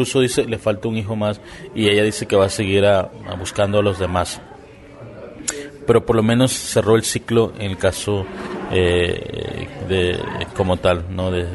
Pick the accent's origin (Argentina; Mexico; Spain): Mexico; como movimiento, como sociedad civil, como mexicanos